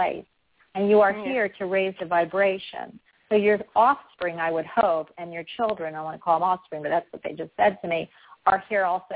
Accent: Philadelphia, Pennsylvania, United States; and listen, I'm from Philadelphia

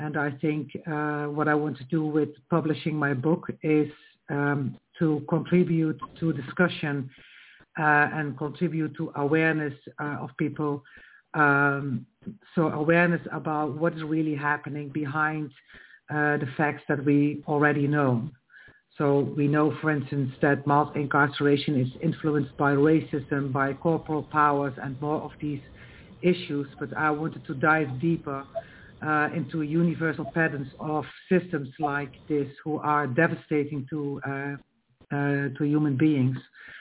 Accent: Netherlands; English is a second language; I am from the Netherlands, and in my country, I work with as a psychosocial therapist also with people who are incarcerated.

